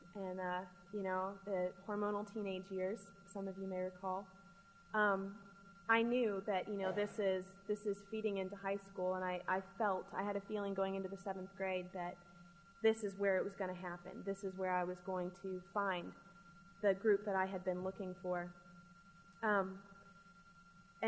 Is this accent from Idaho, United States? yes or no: yes; Boise, Idaho, United States; born there; I will very soon be turning 26 years old. I was born in Boise, Idaho. And I was born to two lawyers.